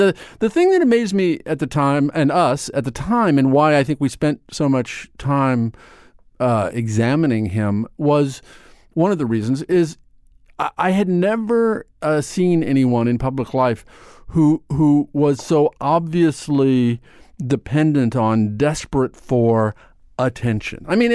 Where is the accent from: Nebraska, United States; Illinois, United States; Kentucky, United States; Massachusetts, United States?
Nebraska, United States; Omaha; I grew up in Nebraska. I grew up in Omaha, Nebraska, and went to public high school and had a very normal, lovely, trouble-free life.